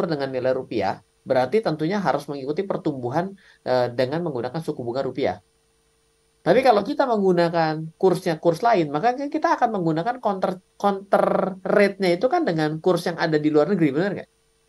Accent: Indonesia; kita datangnya dari Indonesia sendiri kan.

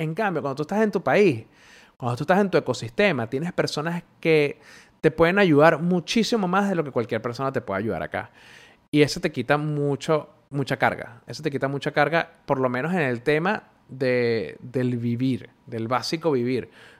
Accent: Venezuela; yo creciendo en Venezuela nunca me sentí realmente parte de la idiosincrasia del país.

